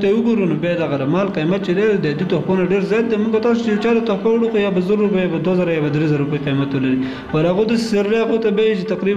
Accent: Kunar, Afghanistan; زه اصلا د کونړ ولایت اوسیدونکی یم.

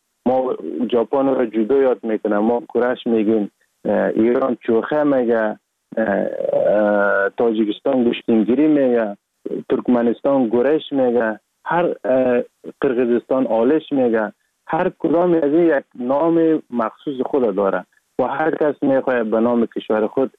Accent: Sheberghan, Jowzjan, Afghanistan; also born or lived in Sar-e Pol; اصلا زاده ولایت سرپل هستم، در ولایت جوزجان کلان شدیم. تحصیلات ما، مکتب ما، همه چیز ما در ولایت جوزجان خواندیم. اصلا کورش هم در دوران طفولیت از اون ولایت جوزجان شروع کردم. ولایت جوزجان شهر شبرغان،

